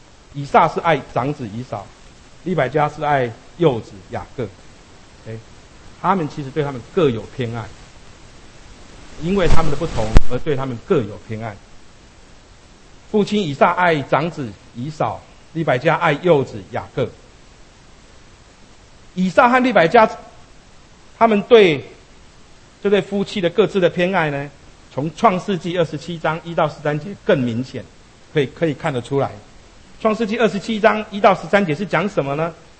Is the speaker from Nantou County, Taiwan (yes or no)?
no; Pingtung County, Taiwan; 在2001年的时候，在我的故乡台湾屏东那里，有发生了一件家庭的悲剧。